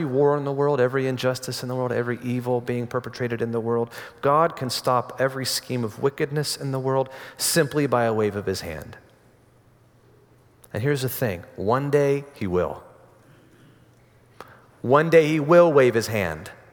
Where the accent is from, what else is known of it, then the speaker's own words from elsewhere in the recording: Florida, United States; I'm from Florida, it's no big deal.